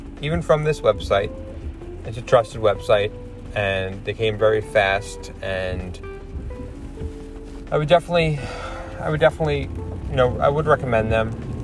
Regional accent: New York, United States; I'm honest with you guys, I'm from New York, and I've never seen, like, microgreens, right?

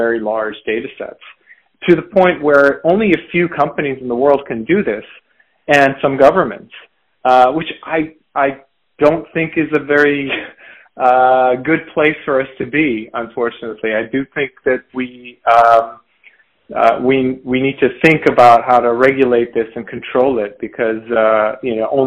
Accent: London, United Kingdom; born there; also born or lived in Moscow, United States / Japan; I was born in Wimbledon, London, England. But I lived in many places. My parents are Iranian. I went to kindergarten in Moscow, Idaho, and went to middle school in Ealing, London.

